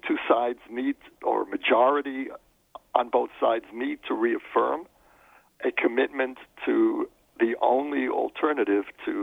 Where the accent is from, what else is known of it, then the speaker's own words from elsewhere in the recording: New York, United States; now in Israel; why I live in Israel. I grew up in New York. Why did I move to Israel in 1982?